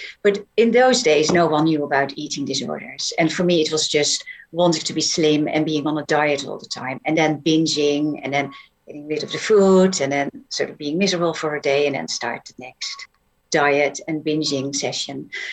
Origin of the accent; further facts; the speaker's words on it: Netherlands; Yeah, I grew up in the Netherlands.